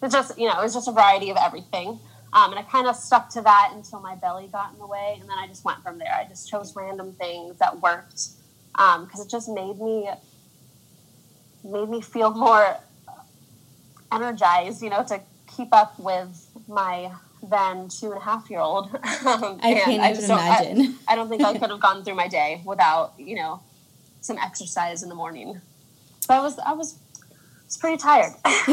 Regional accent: California, United States; I'm from Marin County, which is about 15 minutes north of San Francisco.

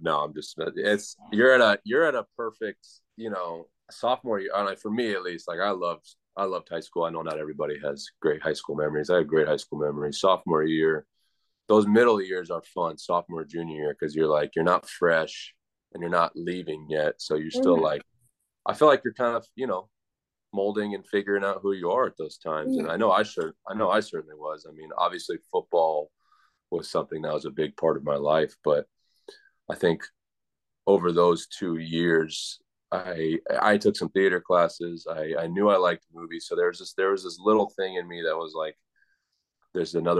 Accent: Arizona, United States; So I'm from Arizona. I was really close to going to ASU because that's home, you know.

